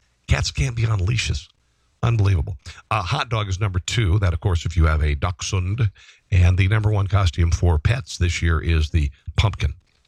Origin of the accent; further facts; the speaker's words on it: Neola, Iowa, United States; And we would go into my hometown, a little town in Iowa called Neola, Iowa.